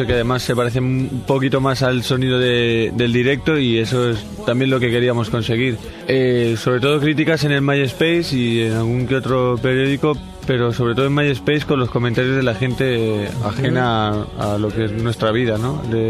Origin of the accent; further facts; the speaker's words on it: Madrid, Community of Madrid, Spain; Claro, ya seguimos siendo madrileños.